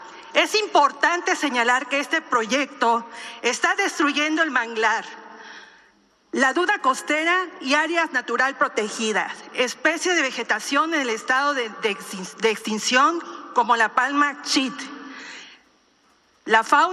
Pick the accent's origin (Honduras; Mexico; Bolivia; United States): Mexico; Cancún, Quintana Roo; En Quintana Roo, específicamente en Cancún, de donde soy originaria